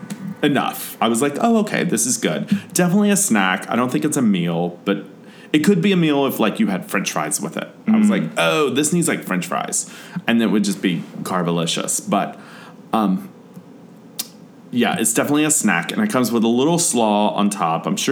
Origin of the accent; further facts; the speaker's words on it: North Carolina, United States; And now I'm from North Carolina. I know my barbecue.